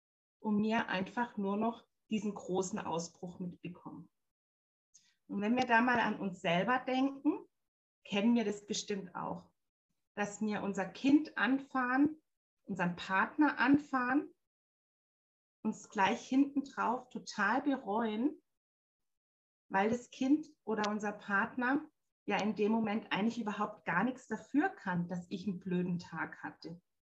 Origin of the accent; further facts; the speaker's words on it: Baden-Württemberg, Germany; Ich komme aus dem Schwarzwald und bin selbst Mama von zwei Mädels.